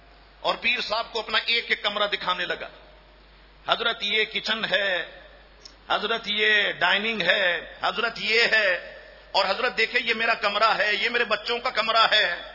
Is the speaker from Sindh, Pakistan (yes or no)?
yes; Karachi, Sindh, Pakistan; میں بھی اسی کراچی میں پیدا ہوا ہوں اور اسی شہر میں بڑا ہوا ہوں